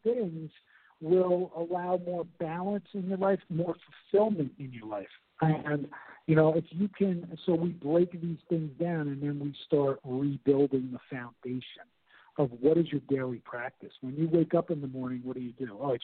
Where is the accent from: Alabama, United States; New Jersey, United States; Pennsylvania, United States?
New Jersey, United States; accent: New Jersey; If you prefer to listen to my New Jersey accent for 4 hours.